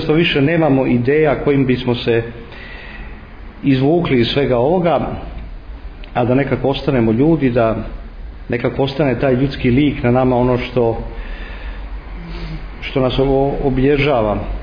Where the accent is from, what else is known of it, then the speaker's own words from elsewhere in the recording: Belgrade, Serbia; ja sam odrastao u Beogradu